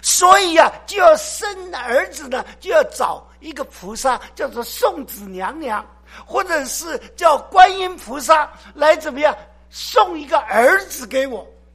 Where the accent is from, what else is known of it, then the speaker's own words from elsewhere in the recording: Taiwan; 然后呢，这些我们台湾呢，这个福建一带呀，打鱼的人很多